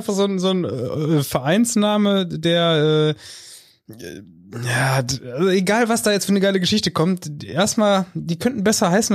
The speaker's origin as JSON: {"language": "German", "town": "Dortmund", "region": "North Rhine-Westphalia", "country": "Germany", "said": "Und ich so, also Dortmund die Ecke, hab mich reingeschmuggelt"}